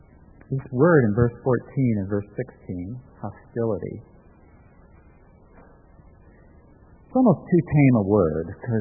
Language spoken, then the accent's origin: English; New York, United States; You know, I'm a New Yorker, so I'll work with, you know, anybody, aliens, blue, green, whatever.